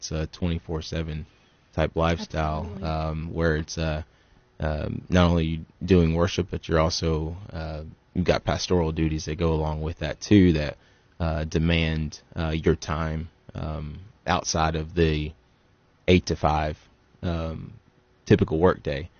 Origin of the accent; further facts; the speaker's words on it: Gallatin, Tennessee, United States; Originally, I'm from Gallatin, Tennessee.